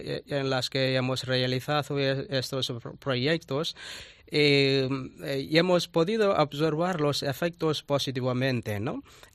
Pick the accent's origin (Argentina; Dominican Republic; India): India; Tamil Nadu; Spanish is a second language; de la India, de la provincia de Tamil Nadu.